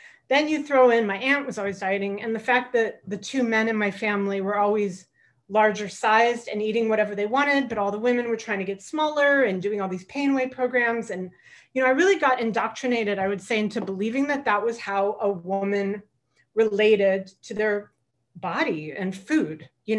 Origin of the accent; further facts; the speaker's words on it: Los Angeles, California, United States; I grew up in Los Angeles. I don't live there now.